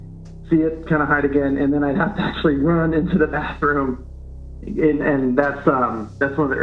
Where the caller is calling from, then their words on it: Covina, California, United States; calling from Covina, California, or a suburb from Los Angeles.